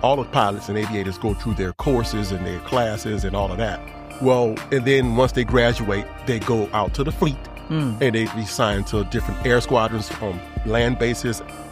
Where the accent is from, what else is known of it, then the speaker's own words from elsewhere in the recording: New Orleans, Louisiana, United States; I grew up in New Orleans, Louisiana.